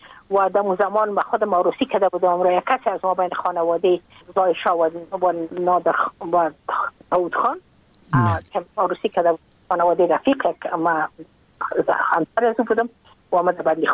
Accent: Afghanistan; moved away as an adult; now in United States; ما که از افغانستان بقا آمدم بله. ما اون سال بودم 28 ساله

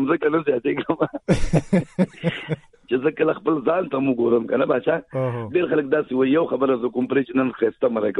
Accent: Peshawar, Khyber Pakhtunkhwa, Pakistan; زه په پیښور کې پیدا شوم لو شوم او زما د پیدایش کال او به ما زه په یو اویا کې پیدا شوم.

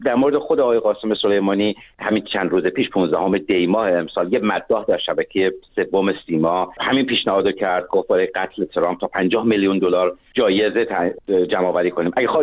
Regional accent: Iran; عرض کردم به عنوان یک ایرانی از منظر یک غربی

